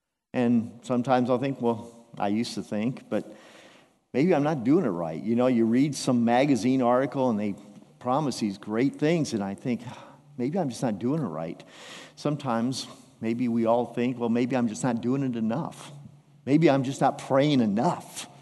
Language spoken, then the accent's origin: English; Des Moines, Iowa, United States; I was probably in second grade, and I was walking home from McKinley Elementary School in Des Moines, Iowa, on the poor side of town